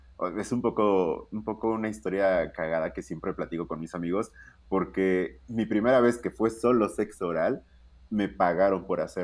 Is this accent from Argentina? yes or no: no; Tehuacán, Puebla, Mexico; Pero, pues bueno, sí, yo soy un chico de Tehuacán.